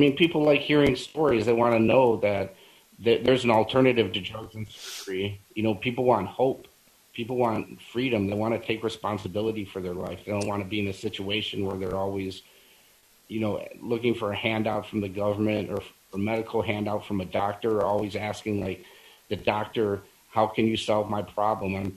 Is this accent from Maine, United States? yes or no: no; Illinois, United States; I grew up in Illinois